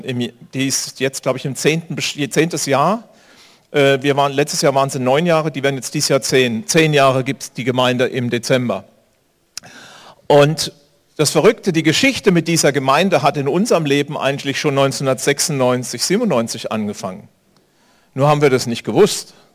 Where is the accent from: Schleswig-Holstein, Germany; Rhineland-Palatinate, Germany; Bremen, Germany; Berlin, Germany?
Berlin, Germany; ich bin ja eigentlich Berliner.